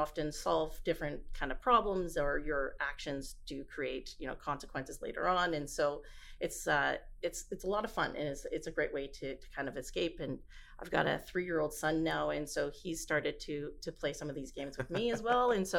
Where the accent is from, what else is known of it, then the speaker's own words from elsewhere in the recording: Winnipeg, Manitoba, Canada; growing up in Winnipeg, doing my schooling in Winnipeg, and even starting my career out here in Winnipeg.